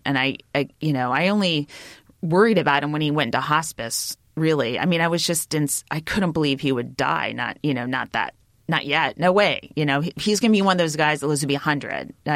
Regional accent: California, United States; I'm from the Bay Area, so I have, there's a million places I could go up and perform

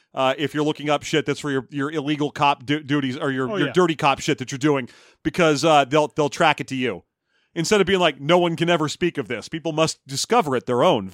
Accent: United States; I use Google as a verb for looking things up. I'm an American, damn it.

